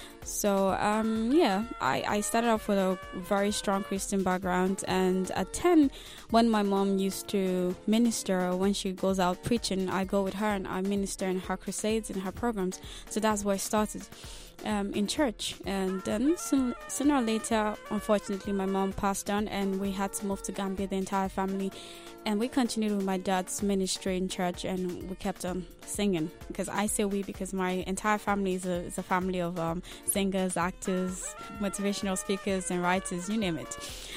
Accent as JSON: {"language": "English", "country": "Nigeria", "moved": "yes", "lives_now": "Sierra Leone", "said": "I am proudly an African, and I'm originally from Nigeria, but I'm based in Sierra Leone, and also that qualifies me to be a Sierra Leonean because I've lived in Sierra Leone almost all my adulthood life, or from teenagehood to adulthood"}